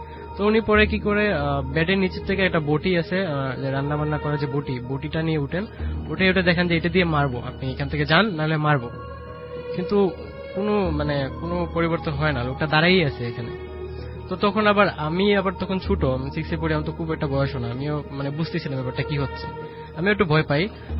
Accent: Dhaka, Dhaka Division, Bangladesh; আমি এসেছি ঢাকা ফার্মগেট থেকে।

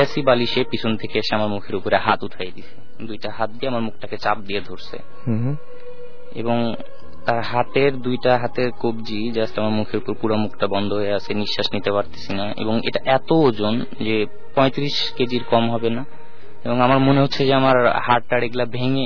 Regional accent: Bogura, Rajshahi Division, Bangladesh; now in Dhaka, Bangladesh; আমার দেশের বাড়ি বগুড়াতে, বগুড়াতে ধুনট থানায়। তো আমার আব্বু যখন মারা যায় 95 এ, দেন আমরা চলে আসি গ্রামের বাড়ি ছেড়ে, আমরা চলে আসি বগুড়াতে

